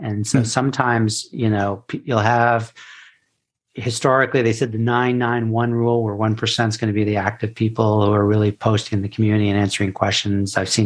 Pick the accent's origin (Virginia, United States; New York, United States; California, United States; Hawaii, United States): New York, United States; New York City; I'm from New York City originally.